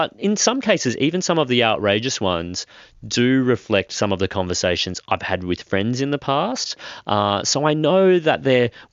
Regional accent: Queensland, Australia; So I grew up in Queensland

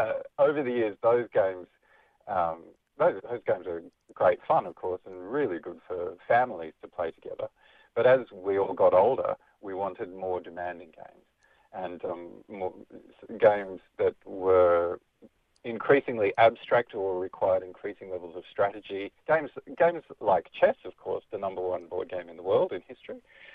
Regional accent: Canberra, Australian Capital Territory, Australia; I grew up in Canberra

